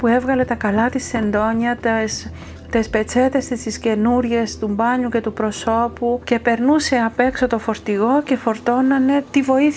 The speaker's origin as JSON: {"language": "Greek", "town": "Marathovounos", "region": "Famagusta District", "country": "Cyprus", "tie": "born or raised there", "said": "Είμαστε τρία κορίτσια, εγώ ήμουν η μεγαλύτερη. Κατάγομαι από τον Μαραθόβουνο, ένα χωριό της επαρχίας Αμοχώστου, που έσφιζε από ζωή, είχε 3.000 κατοίκους, φιλοπρόδους και εργατικούς."}